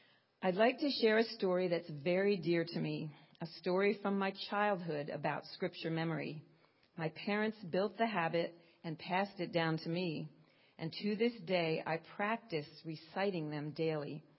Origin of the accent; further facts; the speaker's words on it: Pennsylvania, United States; And I am from Pennsylvania, so happy Groundhog's Day.